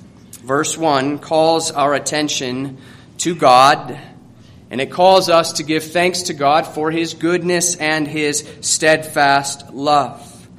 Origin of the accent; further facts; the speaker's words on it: Colorado, United States; I grew up here in Colorado, as I just said, and what it took for me to appreciate all of the beauty that surrounds us is leaving the state for a time.